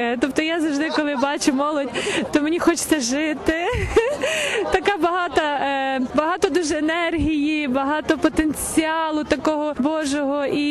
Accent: Lviv, Lviv Oblast, Ukraine; я зі Львова.

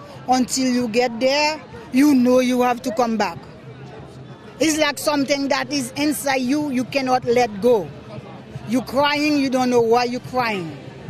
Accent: Haiti; now in New York City, United States; Haiti. But we live in New York City.

